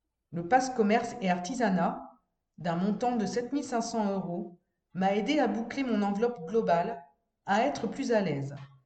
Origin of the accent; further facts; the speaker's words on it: Languidic, Brittany, France; Je suis originaire de Languidic. J'y ai encore mes parents, mes amis, un grand-père qui a été commerçant.